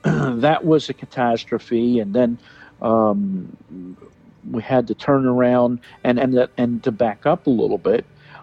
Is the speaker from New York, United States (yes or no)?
no; Doylestown, Pennsylvania, United States; Growing up in Doylestown 40 years ago, 50 years ago